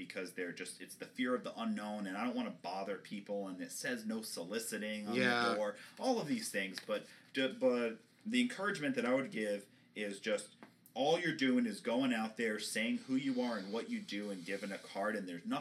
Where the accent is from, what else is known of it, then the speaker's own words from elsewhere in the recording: New Jersey, United States; I'm from Jersey. I'm allowed to say that.